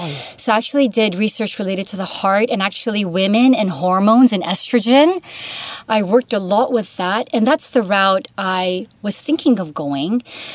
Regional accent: Chicago, Illinois, United States; born there; I was born in Chicago in 72. I'm 47.

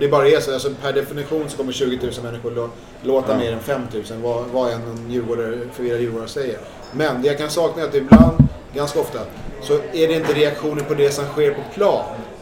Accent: Stockholm County, Sweden; Nej, ja, jag är från norrort faktiskt.

